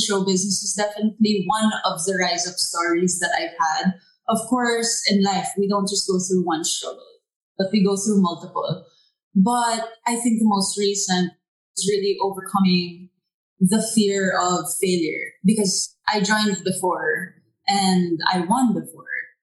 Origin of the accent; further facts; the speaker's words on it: United States; But I grew up in the States on a ranch, like just little China doll riding horses.